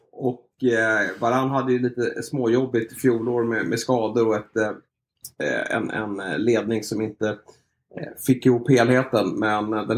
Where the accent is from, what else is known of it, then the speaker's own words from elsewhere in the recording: Sweden; Men för mig som svensk så var det såklart hade varit en krydda med honom från start.